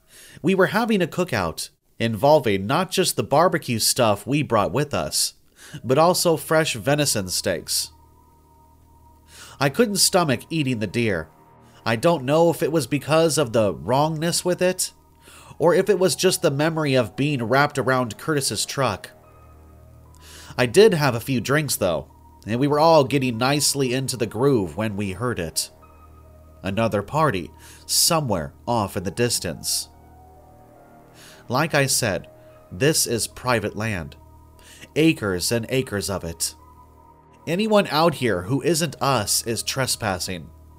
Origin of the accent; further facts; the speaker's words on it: Wales, United Kingdom; Like I said, I'm Welsh.